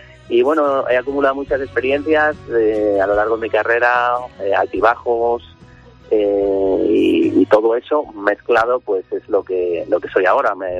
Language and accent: Spanish; Madrid, Community of Madrid, Spain; yo soy de Madrid y no sé qué, y me encanta Madrid